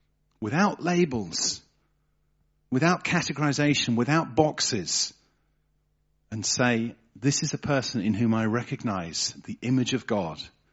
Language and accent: English; England, United Kingdom; now in Germany; Obviously, as an English person living in Germany, the whole concept of boxes and categorization is a very real one.